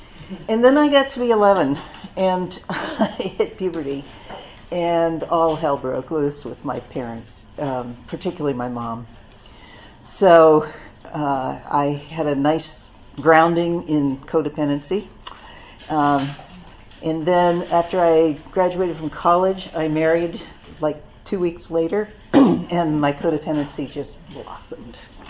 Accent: New England, United States; also born or lived in Philadelphia; Anyway, we moved to California. I grew up in New England, and we lived in Philadelphia. I was there for a total of about 15 years. And we moved to California in 1978.

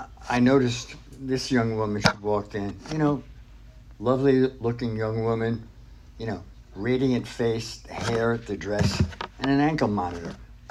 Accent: New York, United States; You know, I'm a New Yorker. I like profanity.

